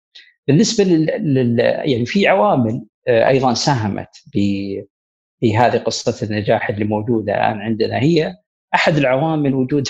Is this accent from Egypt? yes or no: no; Saudi Arabia; إحنا عندنا في السعودية في ثقافة اللي هي متمركزة حول الأسرة